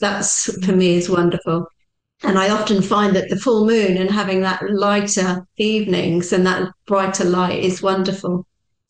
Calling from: South East England, United Kingdom; I am just outside of London in the UK.

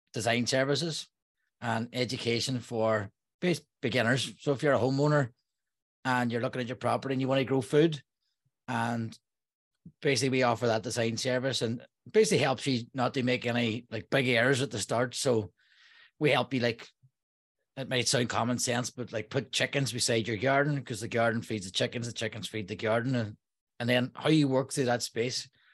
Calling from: Derry, Northern Ireland, United Kingdom; I'm calling from Derry, Northern Ireland.

